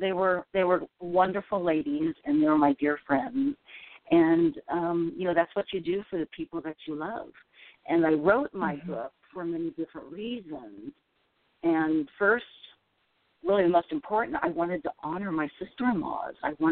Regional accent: Kansas, United States; I'm on my way to Lenexa, Kansas. I grew up in Kansas, and I have family members there

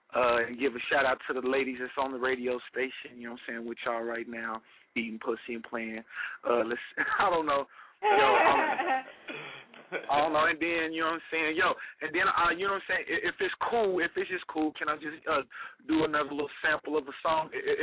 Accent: Kansas City, Missouri, United States; now in Philadelphia, United States; Let me give a shout out to my hometown, Kansas City, Missouri, 816.

